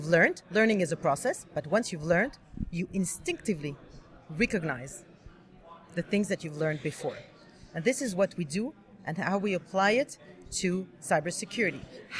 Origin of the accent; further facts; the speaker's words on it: Israel; So I'm from Israel.